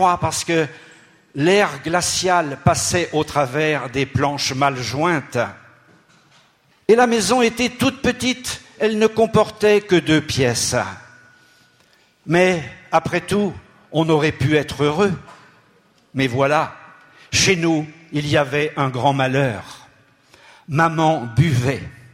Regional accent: Fondettes, Centre-Val de Loire, France; nous venons de Tours, ou plus exactement d'un petit village près de Tours qui s'appelle Fondette.

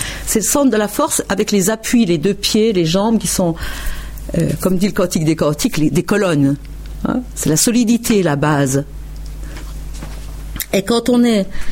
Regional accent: Lisieux, Normandy, France; moi, je viens de Lisieux

